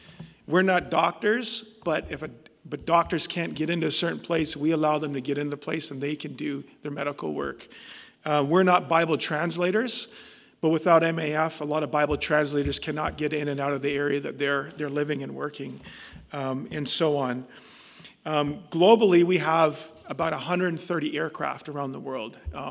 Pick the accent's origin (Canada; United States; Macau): Canada; growing up in Canada in kind of a first world country, and you move to a more developing country